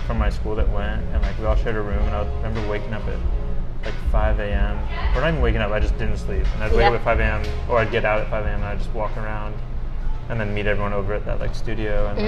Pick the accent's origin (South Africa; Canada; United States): United States; Rockville, Maryland; I'm from Maryland originally. Oh, okay. From Rockville, Maryland.